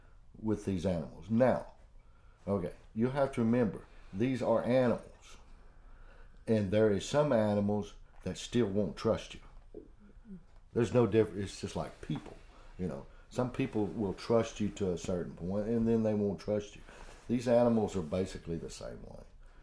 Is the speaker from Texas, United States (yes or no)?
yes; Amarillo, Texas, United States; Well, you'll have to look at, I grew up in North Texas, South Amarillo. Back in the 60s and 70s, there wasn't any deer in that country.